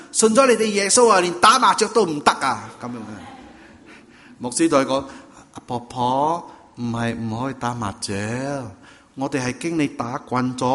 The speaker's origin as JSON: {"language": "Chinese", "country": "Singapore", "lives_now": "Canada", "said": "但是我们在东南亚真的不同，我在新加坡来的，所以我是波仔来的。"}